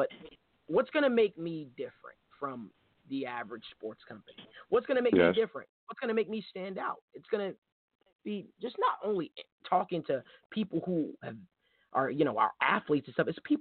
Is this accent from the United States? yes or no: yes; New Jersey, United States; Being from North Jersey, I know what you're referring to.